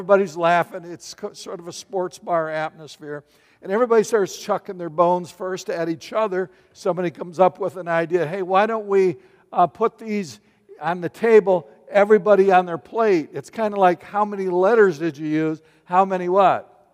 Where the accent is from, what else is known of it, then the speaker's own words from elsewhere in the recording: Battle Creek, Michigan, United States; I grew up in Battle Creek